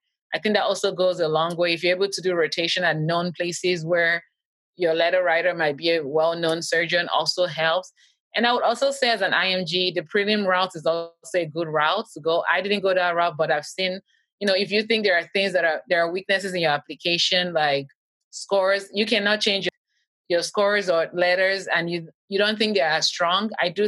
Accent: Canada; I'm Canadian. We don't have the step in Canada.

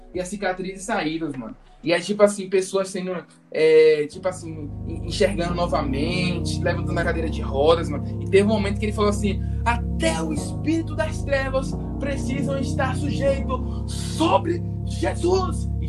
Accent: Serrinha, Bahia, Brazil; nós dois somos da cidade de Serrinha, mano.

